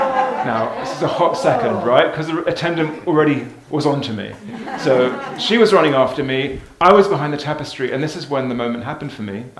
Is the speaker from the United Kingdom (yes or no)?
yes; London, United Kingdom; As you can hear, I'm from London, England.